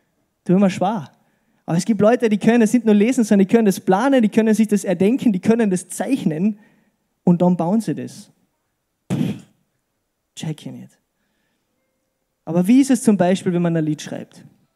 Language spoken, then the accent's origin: German; Austria; Ich als Österreicher, von nichts kommt nichts, gell?